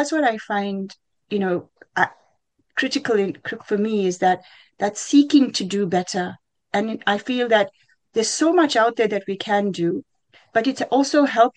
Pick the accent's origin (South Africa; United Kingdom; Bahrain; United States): South Africa; so I grew up in South Africa, and coming from a very culturally diverse country